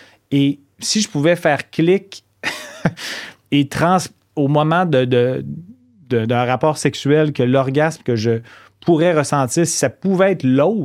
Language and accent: French; Quebec City, Quebec, Canada; parce que moi, je viens de Québec.